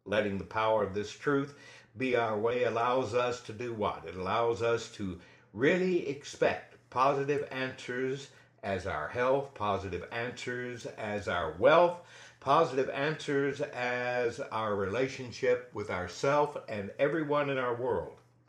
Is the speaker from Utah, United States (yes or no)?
no; Texas, United States; I was raised in Texas, where we had lots of tornadoes.